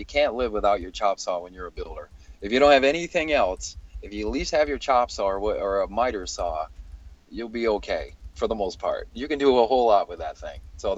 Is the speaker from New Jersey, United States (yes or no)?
no; Michigan, United States; Because growing up in Michigan, as a small kid, I'll never forget, like, the first time I saw an avocado, it was when I was in the Marine Corps, when I was, like 18, 19.